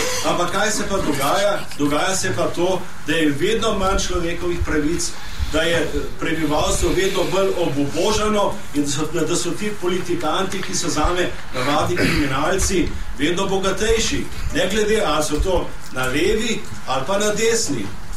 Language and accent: Slovenian; Postojna, Littoral–Inner Carniola, Slovenia; Tudi jaz sam sem iz Postojne, nisem iz Ljubljane.